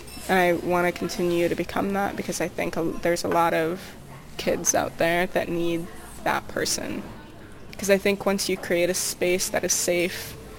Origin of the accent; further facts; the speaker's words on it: Beirut, Beirut Governorate, Lebanon; born there; English is a second language; I was born in Beirut. My first memories of the world are within that setting, but also at that time, Lebanon was still under occupation